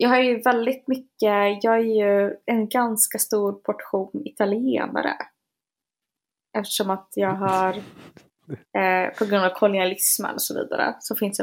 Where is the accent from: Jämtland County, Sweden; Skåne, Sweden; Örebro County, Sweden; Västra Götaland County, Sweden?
Västra Götaland County, Sweden; Gothenburg; born there; jag är från Somalia. Jag kommer alltid vara somalier. Det här är inte mitt land. Men jag är faktiskt född i det här landet. Jag föddes på Östra sjukhuset i Göteborg.